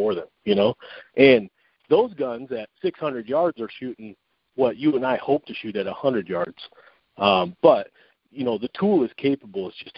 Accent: Watertown, United States; I'm from Watertown. I'm local here.

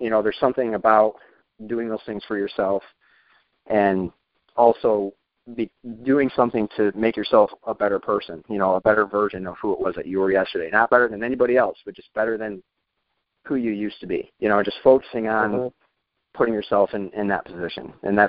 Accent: New York, United States; And I'll tell them I'm from New York

